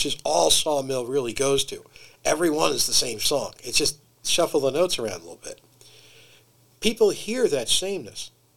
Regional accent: Philadelphia, Pennsylvania, United States; because where I grew up in Philly, you had to look tough.

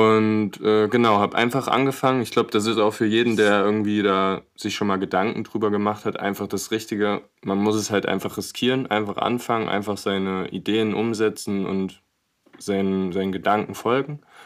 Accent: Thuringia, Germany; now in Saarbrücken, Germany; Ich komme ursprünglich auch aus Thüringen. … Mittlerweile wohne ich aber in Saarbrücken

